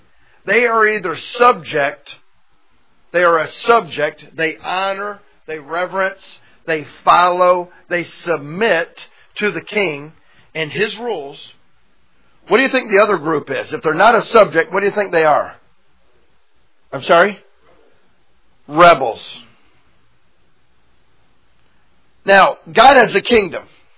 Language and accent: English; United States; I'm an American. I don't like that word.